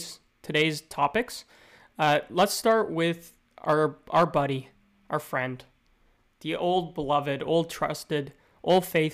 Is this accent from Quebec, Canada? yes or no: yes; Quebec, Canada; That's fine. I'm from Quebec. I'm not offended.